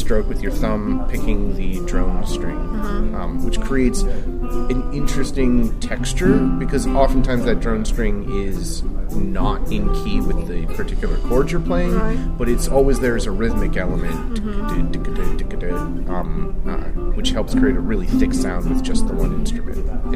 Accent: Virginia, United States; I grew up in Virginia running sound for folk music concert series around the Washington, D.C. area

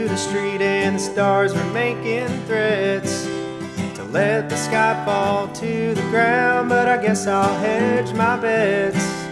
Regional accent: Colorado, United States; Sarah and I met in we're from Colorado, and we met there playing bluegrass music

